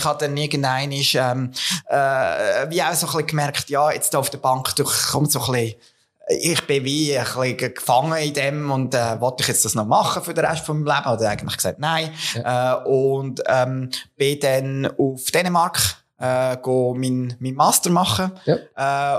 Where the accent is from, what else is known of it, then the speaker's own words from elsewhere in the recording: Lucerne, Switzerland; Also ich bin ja da zu Luzern. Ich bin ein Bergbub von der Umgebung. Ich bin aufgewachsen auf der Rigi.